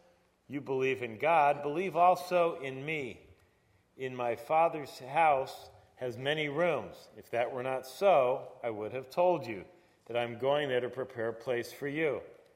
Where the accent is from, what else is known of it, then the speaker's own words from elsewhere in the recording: United States; I'd grown up all my life where Russia was our enemy as an American.